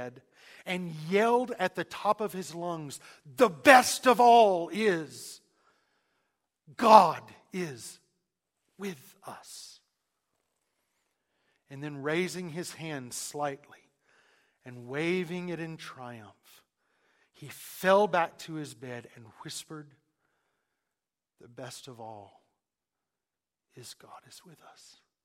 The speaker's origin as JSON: {"language": "English", "region": "the South", "country": "United States", "tie": "born or raised there", "said": "I grew up in the South."}